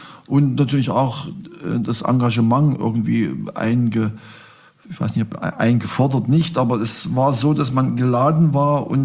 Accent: Leipzig, Saxony, Germany; Und ich komme ja aus Leipzig

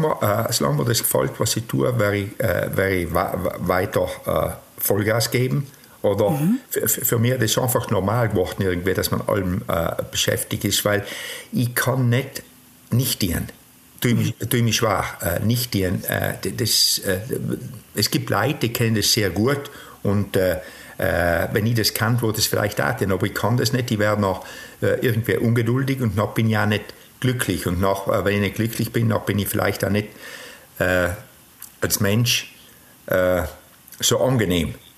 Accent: Trentino-Alto Adige, Italy; ich komme aus Südtirol. Als Südtiroler tue ich gerne Südtirolern helfen, wenn ich es kann.

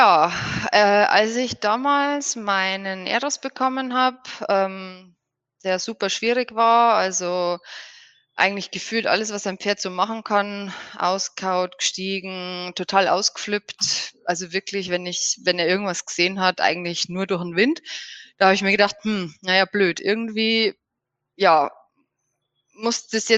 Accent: Bavaria, Germany; ich komme aus der Nähe von Regensburg

